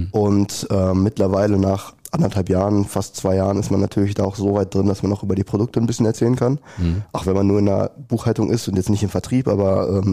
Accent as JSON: {"language": "German", "town": "Bödefeld", "region": "North Rhine-Westphalia", "country": "Germany", "said": "also ich wohne auch hier in Neheim. Ich bin ursprünglich aus dem Hochsauerland, aus Bödefeld, Kreis Schmeinberg."}